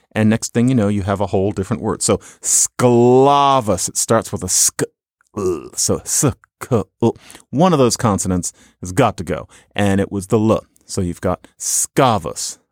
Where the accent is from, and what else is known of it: Philadelphia, Pennsylvania, United States; born or raised there